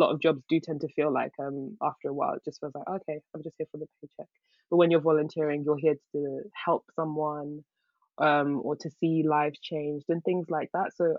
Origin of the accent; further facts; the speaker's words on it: London, United Kingdom; We are both of Ghanaian descent. We are British-born Ghanaians. Our parents were born and raised in Ghana. were born and raised in London, but we're still very attached to our Ghanaian heritage.